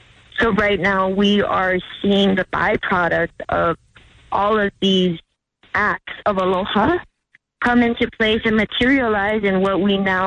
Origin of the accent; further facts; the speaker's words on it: Kahaluu, Hawaii, United States; I am from Kahalu'u on the island of Oahu, which is a part of what is globally known as Hawaii.